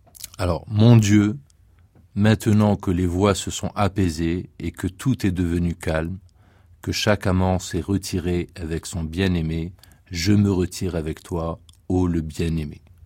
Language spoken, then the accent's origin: French; Algeria; Alors évidemment, nous sommes des berbères, génétiquement, culturellement, ce qu'on veut. Mais nous sommes aussi des Arabes.